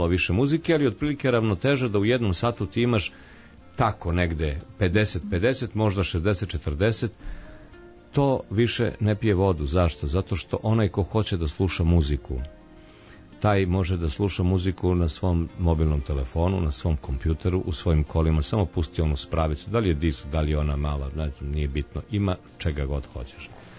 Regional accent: Leskovac, Southern and Eastern Serbia, Serbia; now in Belgrade, Serbia; kad sam došao iz Leskovca u Beograd, ja sam ušao bukvalno u raj.

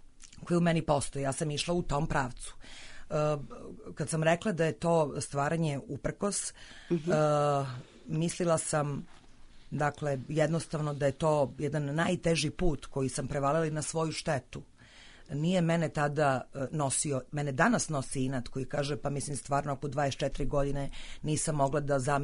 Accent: Belgrade, City of Belgrade, Serbia; born there; ja sam rođena u Beogradu, u Srbiji, to je moja domovina

